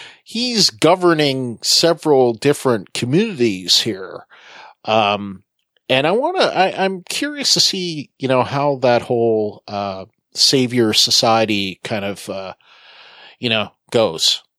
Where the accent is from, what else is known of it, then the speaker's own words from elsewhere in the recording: Canada; I'm a Canadian, people, if you've never listened before.